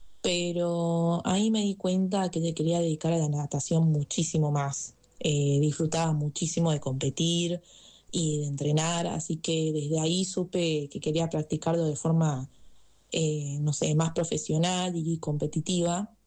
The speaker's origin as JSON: {"language": "Spanish", "town": "Almagro", "region": "Buenos Aires", "country": "Argentina", "said": "Soy de Almagro, tengo 17 años"}